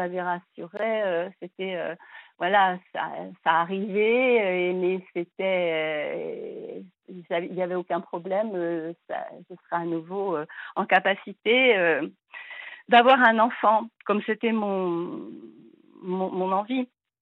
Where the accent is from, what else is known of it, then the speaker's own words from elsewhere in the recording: Normandy, France; born there; Donc, moi, je suis née en Normandie, mais je suis née sur la presqu'île du Cotentin. Et là, nous étions partis à 100 km de Paris, donc autour de Vernon, Évreux. Enfin, on a beaucoup, beaucoup déménagé.